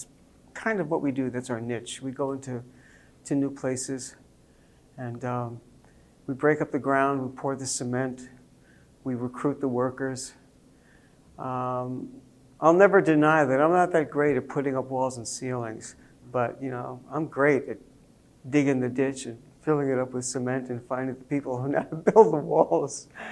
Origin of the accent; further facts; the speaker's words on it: New York City, New York, United States; I mentioned … I grew up in New York City.